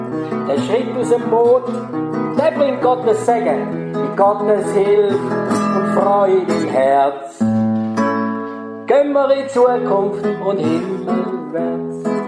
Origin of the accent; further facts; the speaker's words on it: Thurgau, Switzerland; im Dezember zurückgekommen von Kolumbien. Und dann kommen wir hier in die Schweiz. Wir sind ursprünglich aus dem Thurgau.